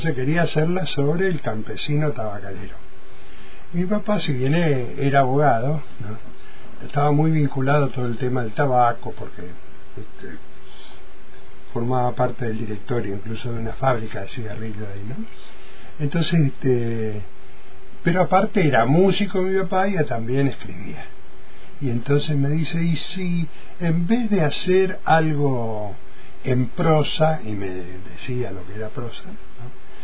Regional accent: Goya, Corrientes, Argentina; Y yo soy goyano, soy

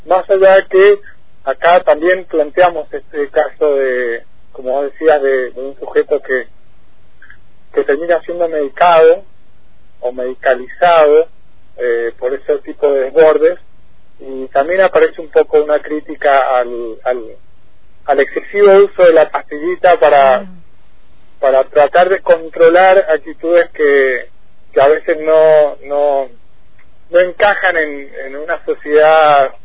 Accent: Mendoza, Argentina; y yo que soy de Mendoza, capital

